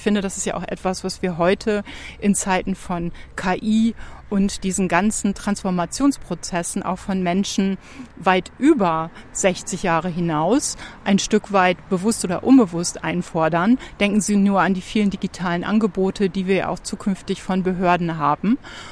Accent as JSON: {"language": "German", "town": "Niederlangen", "region": "Lower Saxony", "country": "Germany", "tie": "born or raised there", "said": "Als gebürtige Niederlangnerin kenne ich die Mentalität in dieser Gegend. Ich bin grenznah groß geworden."}